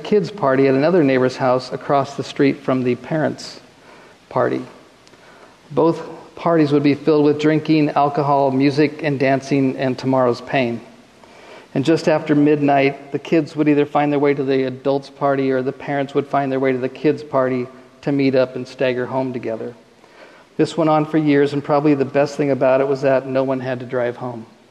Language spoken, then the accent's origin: English; Portland, Oregon, United States; I grew up in Northeast Portland, the youngest of three with two older sisters.